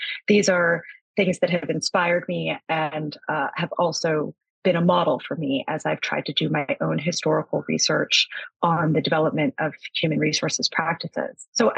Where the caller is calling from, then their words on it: New York, United States; I am calling from New York in the United States.